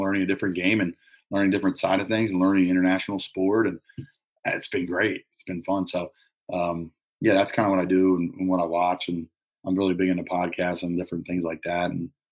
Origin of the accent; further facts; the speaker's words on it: Philadelphia, Pennsylvania, United States; I'm from Philadelphia. In the summer, I was getting married, and I had to travel home a lot.